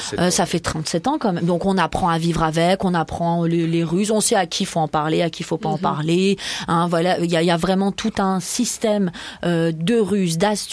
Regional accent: Iran; accent: Persian; French is a second language; now in France; il saisit mon accent étranger en persan, et il me dit bah vous venez d'où, et je lui dis bah je pourquoi, j'aime bien dire ça, bah non je suis iranienne, comme là quand on me dit mais tu viens d'où, bah quoi, je suis française.

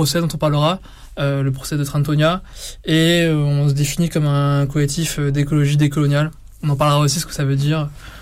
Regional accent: Brittany, France; also born or lived in Vietnam; moi, je suis né au Vietnam, je suis adopté, j'ai grandi en France, en Bretagne.

